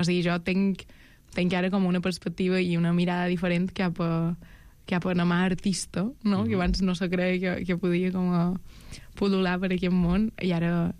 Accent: Felanitx, Balearic Islands, Spain; un poeta que és del meu poble, Felanitx

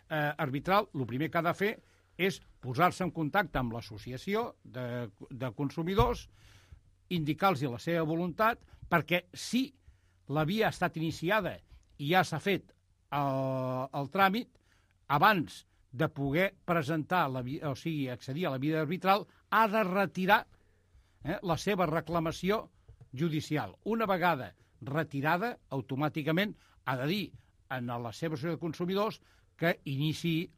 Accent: Terrassa, Catalonia, Spain; molt bon dia per Terrassa, perquè jo també ho soc de Terrassa

